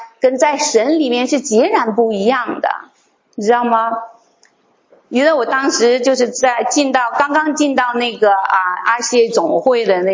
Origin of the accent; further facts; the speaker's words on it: China; now in United States; 我说我不是，我是从大陆来的。